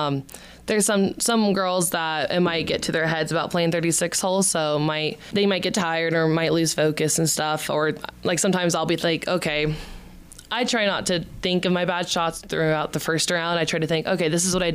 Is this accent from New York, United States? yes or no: no; Arizona, United States; I've had the opportunity to be able to go to Arizona the week before Arizona back in my hometown and be able to practice outside for a bit.